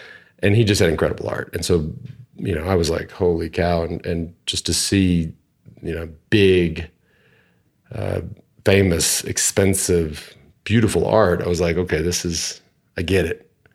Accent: Texas, United States; so I always appreciated that as I came from Texas.

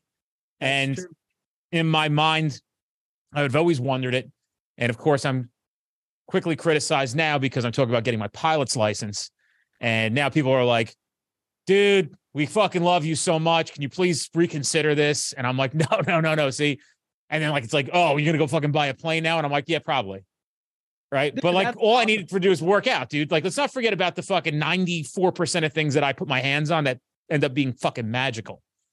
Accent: New Jersey, United States; accent: Jersey; We're from Jersey, we curse. I'm sorry, dude.

